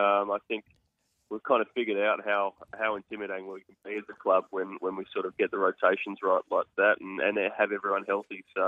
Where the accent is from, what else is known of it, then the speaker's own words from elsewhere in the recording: Australia; as an Aussie, you just want the Aussies.